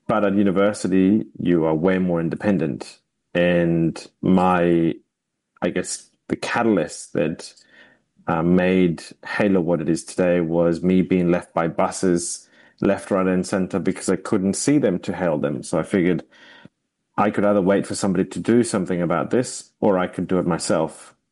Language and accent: English; Colombia; So I'm originally from Colombia, and I was born in a small town in the middle to the southwest of the country, basically the coffee region.